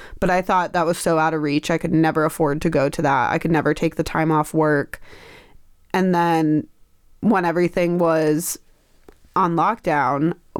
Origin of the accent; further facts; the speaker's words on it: Rochester, New York, United States; Yeah, so it starts all the way back here in Rochester. So I grew up here in Rochester.